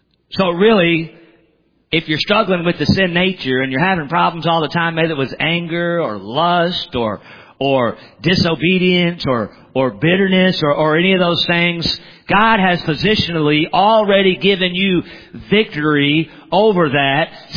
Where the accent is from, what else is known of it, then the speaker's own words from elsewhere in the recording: the South, United States; Now, I'm from the South, and when somebody would ask you something, you'd say, well, I reckon I am.